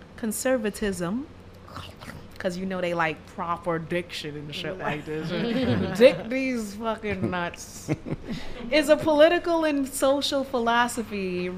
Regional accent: United States; born there; Because I was born here in the States. Mm-hmm. First generation American. But I'm Caribbean by roots.

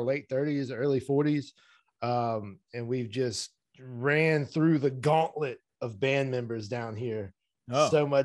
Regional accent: Ocean Springs, Mississippi, United States; No, I'm from Ocean Springs originally, right next to Biloxi, Mississippi.

